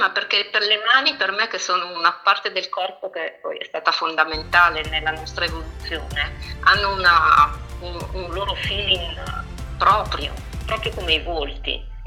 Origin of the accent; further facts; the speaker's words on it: Milan, Lombardy, Italy; Ma io sono di Milano